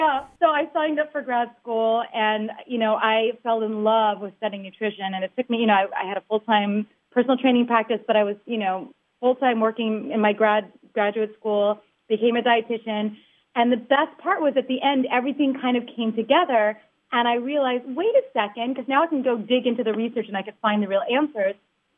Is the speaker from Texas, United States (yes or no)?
no; Los Angeles, California, United States; I grew up in Los Angeles, so I know this is kind of cliche, but I was doing the whole acting and dancing thing.